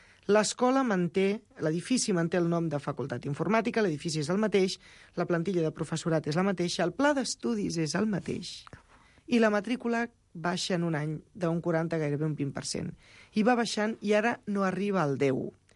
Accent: Sant Boi de Llobregat, Catalonia, Spain; soc de Sant Boi, era una escola de Sant Boi

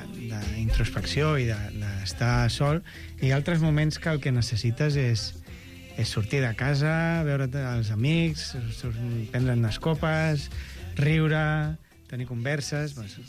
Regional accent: Barcelona, Catalonia, Spain; also born or lived in Formentera; He nascut a Formentera, però des de petit, sempre que he vingut a la península, diguéssim, he vingut aquí a Barcelona, i la meva família majoritàriament és tota de Barcelona. I he viscut a quasi tots els barris de Barcelona.

